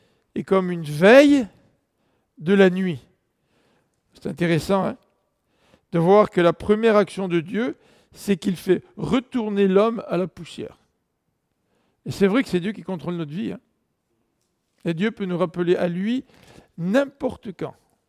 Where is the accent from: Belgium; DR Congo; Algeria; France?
France; On appelle ça chez nous en France faire du bachotage.